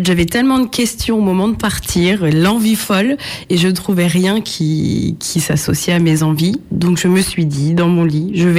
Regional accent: Challans, Pays de la Loire, France; j'ai grandi à Challans et je suis contente.

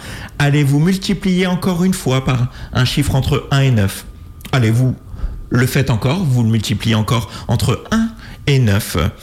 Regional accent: Orléans, Centre-Val de Loire, France; Moi, je suis d'Orléans, hein, au centre de la France.

